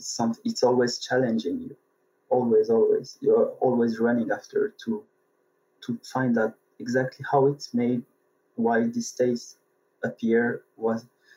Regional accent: France; also born or lived in Tunisia; I'm from France and Tunisia, both. So I was born in France, but I spent part of my life in Tunisia too. So I grew up between the two cultures

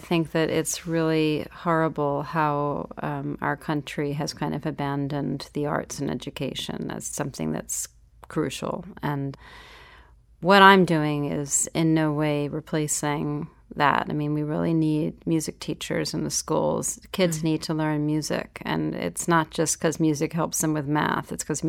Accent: New York, United States; And I grew up in New York.

